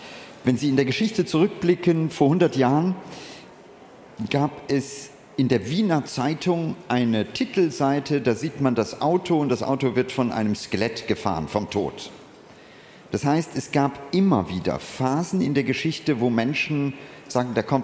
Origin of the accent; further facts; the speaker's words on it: India; Ich habe meine Kindheit in Indien verlebt.